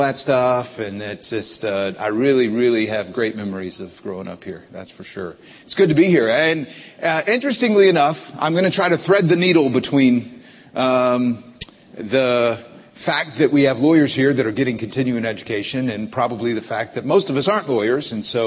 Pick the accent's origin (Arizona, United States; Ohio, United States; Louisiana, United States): Ohio, United States; Liberty; also born or lived in Texas; So yeah, I grew up in Liberty, just north of Youngstown, if you're familiar with that. My dad started a church there when I was just a baby, and I was born in Texas.